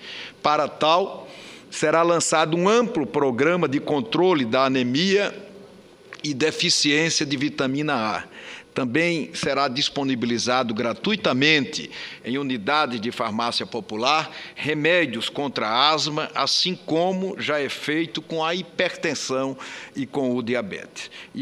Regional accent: Northeast Region, Brazil; Como senador da base de apoio ao governo e como nordestino

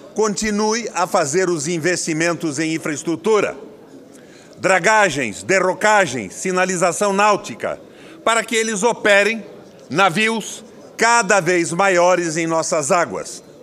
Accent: Brazil; Vou votar contra, sem a menor sombra de dúvida, porque sou brasileiro.

